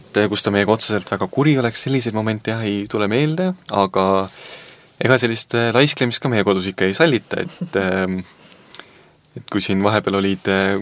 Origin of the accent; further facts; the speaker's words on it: Saare County, Estonia; also born or lived in Tartu, Estonia; Mina sündisin küll Tartus ja oma esimese aasta elasin jah Tartus, aga jah, nii palju kui ma ikkagi mäletan, siis ma olen ikkagi elanud jah Saaremaal.